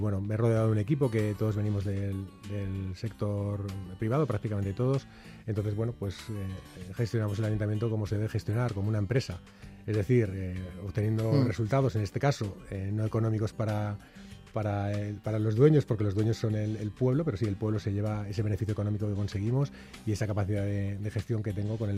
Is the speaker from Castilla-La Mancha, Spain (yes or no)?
no; Pozuelo de Alarcón, Community of Madrid, Spain; now in Colmenarejo, Spain; hace 6 años fui a vivir a Colmenarejo. Yo soy de Pozuelo de Alarcón, pero buscaba un entorno natural y la verdad es que lo he encontrado en Colmenarejo.